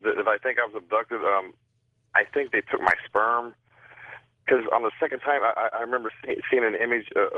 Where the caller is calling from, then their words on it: Naples, Florida, United States; Hey, this is … I'm calling from Naples, Florida.